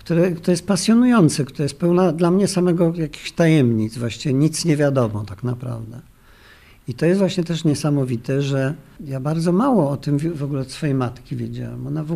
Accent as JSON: {"language": "Polish", "town": "Warsaw", "region": "Masovian Voivodeship", "country": "Poland", "said": "Jestem warszawiakiem, pobiegłem do Warszawy"}